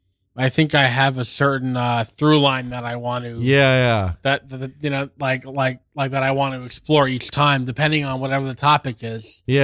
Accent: Staten Island, New York, United States; because I grew up in Staten Island and wasn't too much to do.

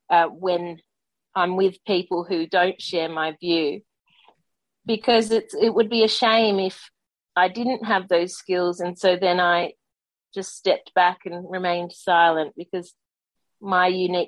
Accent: Australia; growing up in Australia, growing up in Australian sport

